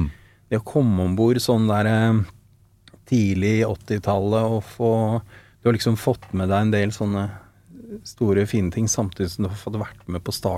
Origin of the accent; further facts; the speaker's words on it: Oslo, Norway; Født og oppvokst ved Sankt Hanshaugen, Frimannsgate, og bor der fortsatt.